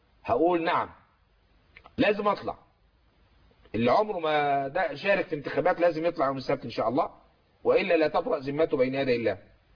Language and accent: Arabic; Egypt; انا كمصري.